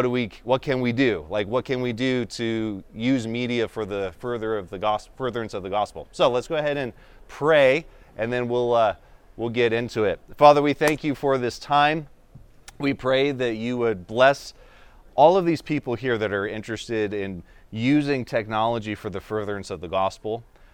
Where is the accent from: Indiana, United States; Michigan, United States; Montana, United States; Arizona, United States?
Arizona, United States; Tucson; I'm in my 30s. I am a millennial, and that's not a dirty word. That's okay. And I grew up in Tucson. I came to this church in high school back in 98